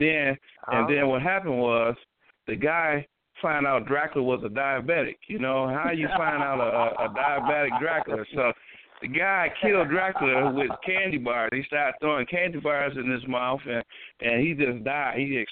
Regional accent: Rockford, Illinois, United States; I am a filmmaker from Rockford, Illinois.

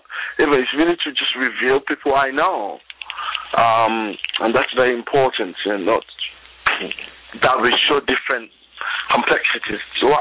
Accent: Nigeria; also born or lived in England; I was actually born in England. I was raised in Nigeria because my parents wanted their kids to grow up in Nigeria.

